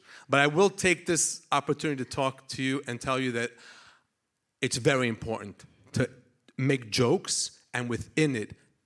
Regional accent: New York, United States; He's a Miami Jewish guy. I'm from New York.

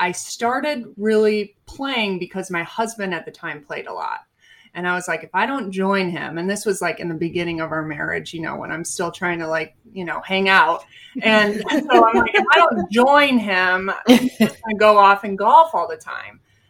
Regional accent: Rochester, New York, United States; now in Phoenix, United States; I am calling in from Phoenix, Arizona. I was outside practicing for most of the day. It's a gorgeous day out there today. But yeah, I am born and raised from Rochester, New York.

